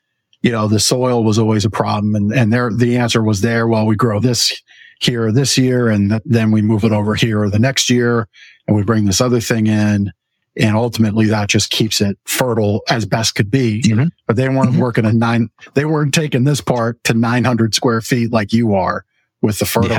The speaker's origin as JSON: {"language": "English", "country": "Canada", "tie": "born or raised there", "said": "I grew up in Canada"}